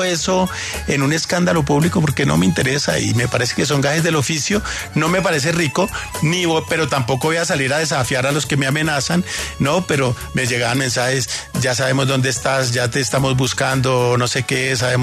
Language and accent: Spanish; Armenia, Quindío, Colombia; also born or lived in Bogotá; Yo nací en Bogotá, pero me llevaron muy pequeño a vivir a Armenia